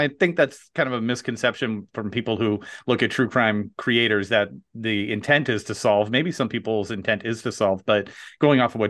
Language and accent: English; Jaffrey, New Hampshire, United States; I found a book about this murder that took place in my hometown of Jaffrey, New Hampshire in 1918.